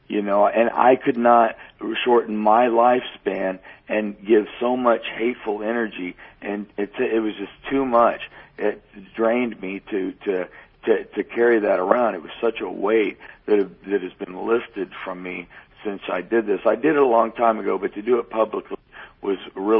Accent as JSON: {"language": "English", "region": "Missouri", "country": "United States", "tie": "born or raised there", "said": "down where I'm from in southwest Missouri, my hometown."}